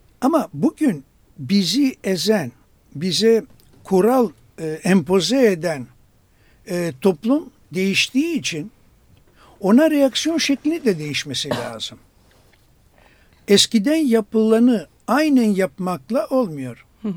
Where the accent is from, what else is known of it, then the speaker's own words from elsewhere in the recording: Istanbul, Turkey; Ben Beyoğlu'luyum ama Tatavla'da çok böyle kulüpte özellikle çalışmalarım oldu.